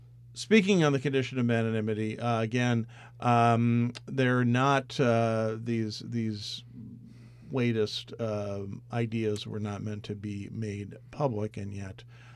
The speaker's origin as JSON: {"language": "English", "town": "Washington", "region": "District of Columbia", "country": "United States", "tie": "born there", "said": "I spent many years in Washington. I was born in Washington, D.C. I love that city very much."}